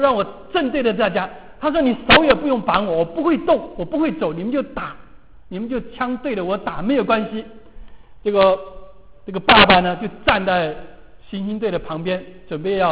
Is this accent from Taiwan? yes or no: yes; Taiwan; 我是就是1950年出生的，那个时候就是在台湾出生的第一代，那个最苦的那一年，小时候没有鞋子穿